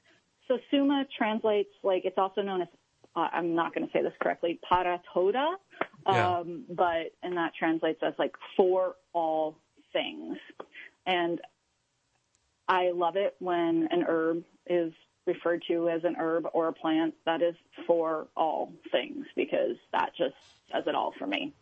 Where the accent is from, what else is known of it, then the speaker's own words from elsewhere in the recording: Alaska, United States; you know I'm from Alaska, so I'm probably going to pick rhodiola just because it is a natural, it's one of my plants. It grows up there